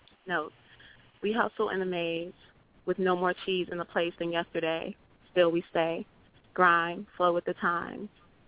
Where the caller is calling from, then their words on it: Chicago, Illinois, United States; I'm calling from Chicago.